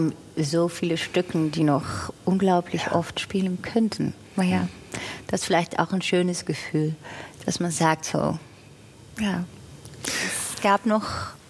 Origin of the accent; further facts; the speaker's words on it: Netherlands; German is a second language; ich komme aus den Niederlanden, wo man heute auch diese Rechtsruck nochmal in voller Aktion eigentlich erleben kann